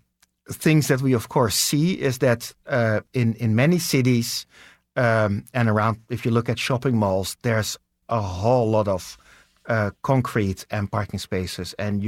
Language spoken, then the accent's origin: English; Netherlands; I am from the Netherlands